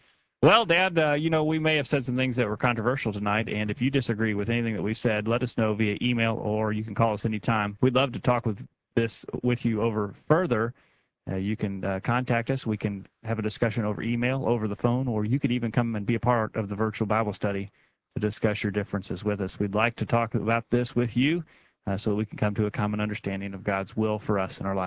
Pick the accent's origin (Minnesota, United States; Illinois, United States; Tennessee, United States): Tennessee, United States; You know, Dad, we're from Tennessee